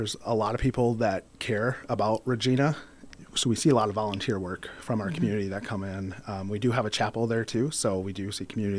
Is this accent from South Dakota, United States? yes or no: yes; Lennox, South Dakota, United States; I grew up in Lenox, South Dakota. So a little small farming community in the southeast side of South Dakota.